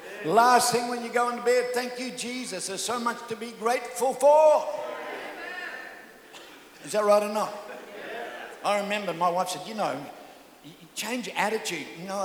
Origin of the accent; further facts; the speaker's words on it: Darwin, Northern Territory, Australia; I'm from Darwin. I haven't even seen a freeway.